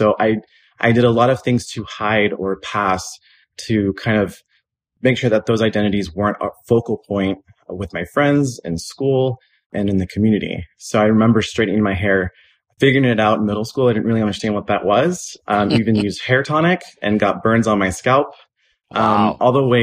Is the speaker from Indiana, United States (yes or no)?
no; Tulsa, Oklahoma, United States; I'm from Tulsa, Oklahoma.